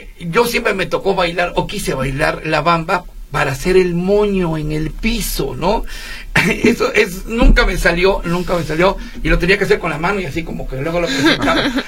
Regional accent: Veracruz, Mexico; como buen veracruzano, toda la vida lo he estado practicando

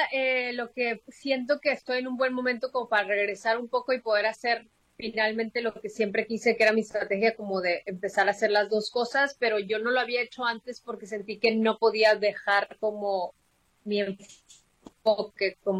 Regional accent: Mexico; me quieran otra vez y me acepten otra vez como ciudadana mexicana.

